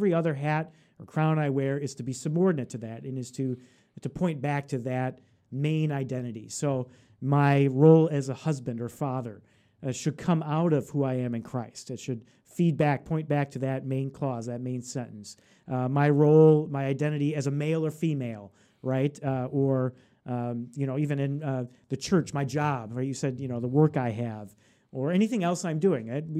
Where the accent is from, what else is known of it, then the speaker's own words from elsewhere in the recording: United States; I grew up here in the United States and very much a Western culture, influenced by the Western culture in my life